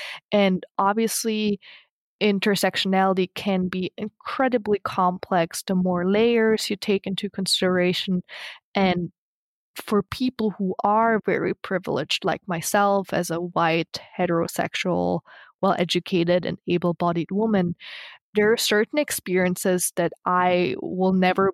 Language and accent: English; the South, United States; Reality says I'm a first-generation college graduate who grew up in a rural South where secretly active Ku Klux Klan members would hold midnight rituals in the forest